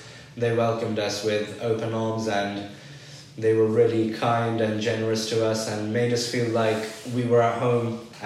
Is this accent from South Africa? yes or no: no; United Kingdom; So growing up as a British Pakistani in the UK, I've had my share of different experiences in the country related to culture, customs, languages